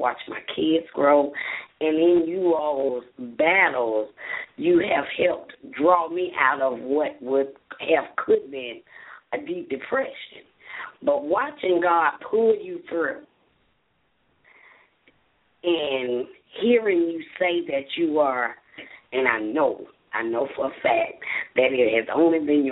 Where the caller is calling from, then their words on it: Charlotte, North Carolina, United States; I'm calling from Charlotte.